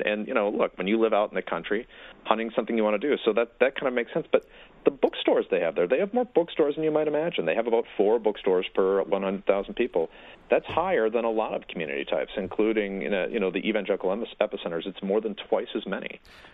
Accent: Michigan, United States; I think there are 2 in my home state of Michigan.

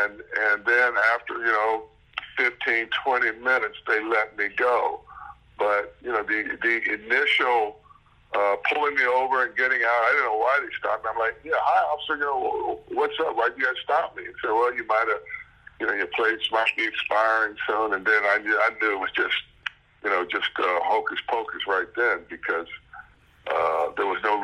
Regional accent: California, United States; I didn't grow up in the South. I grew up in California.

